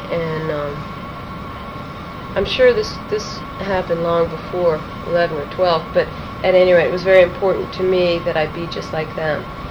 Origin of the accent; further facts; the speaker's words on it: Washington, District of Columbia, United States; also born or lived in New Orleans; And, like I said, I was born in New Orleans. We moved to Washington, D.C. when I was three.